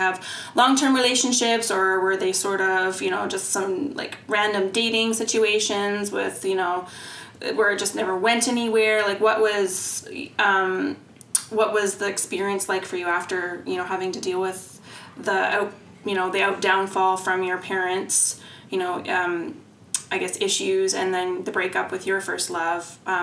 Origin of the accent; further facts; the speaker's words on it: Canada; Maybe it's just because I'm Canadian.